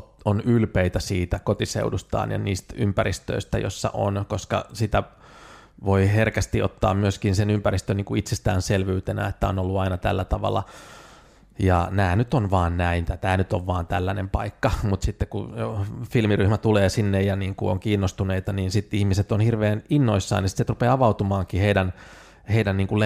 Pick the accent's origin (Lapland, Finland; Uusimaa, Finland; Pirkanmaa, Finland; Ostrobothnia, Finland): Uusimaa, Finland; Vantaa; Mä oon lähtöisin Vantaalta, niin jotenkin palata vähän sille kotiseudulle